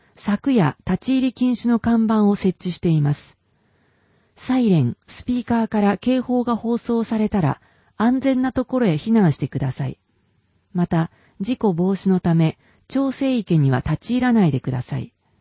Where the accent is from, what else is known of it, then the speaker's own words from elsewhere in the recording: Como, Lombardy, Italy; Japanese is a second language; 私のふるさとのコモは高原に囲まれているので